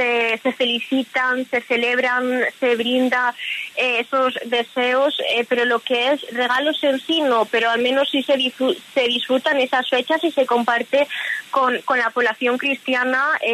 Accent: Spain; yo soy de España y siempre hemos estado celebrando esas fiestas a pesar de tener una religión distinta, pero nosotros en la religión musulmana creemos también en Jesús

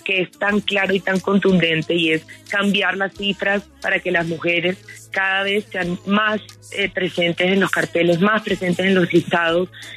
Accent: Colombia; Somos 6 cantautores colombianas

